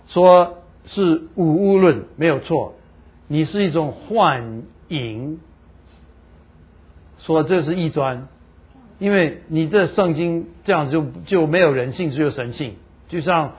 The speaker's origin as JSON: {"language": "Chinese", "country": "Taiwan", "accent": "Taiwanese Mandarin", "said": "我的台湾国语"}